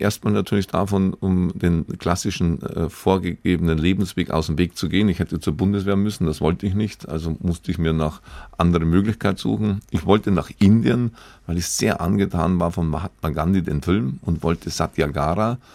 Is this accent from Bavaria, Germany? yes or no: yes; Bavaria, Germany; drittens bin ich an der Donau aufgewachsen und an Kelheim waren genau die 3 Chemiewerke